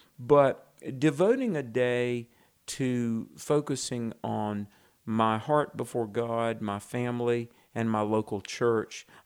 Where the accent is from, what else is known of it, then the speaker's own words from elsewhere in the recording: North Carolina, United States; We're going to go to my home state, North Carolina